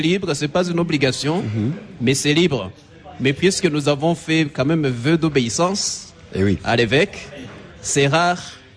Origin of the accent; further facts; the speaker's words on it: Burundi; je me préparais à des assemblées comme chez nous au Burundi.